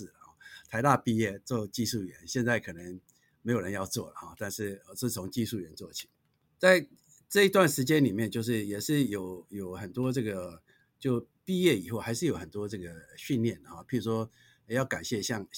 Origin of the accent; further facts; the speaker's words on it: Myanmar; now in Taiwan; 那我是从这个缅甸来到台湾，那是在1966年，就是缅甸是一个本来是一个很富庶的国家了，但是到后来这个经过几个政治运动啊、排华运动啊，对，所以我父亲当时就把我送回台湾。